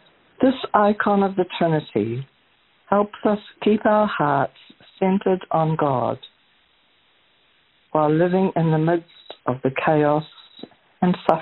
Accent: Dunedin, Otago, New Zealand; Recently, here in New Zealand, in my hometown Dunedin, we experienced a rather shocking event

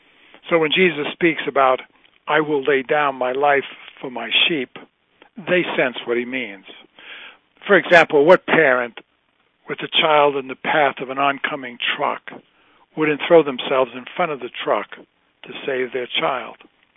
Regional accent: New York City, New York, United States; I grew up in New York City. I never saw a shepherd until I was ministering in the hills of West Virginia.

